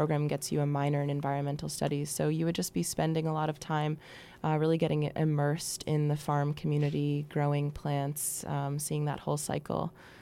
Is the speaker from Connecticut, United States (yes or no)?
yes; West Hartford, Connecticut, United States; I definitely grew up in suburbia. I'm from West Hartford.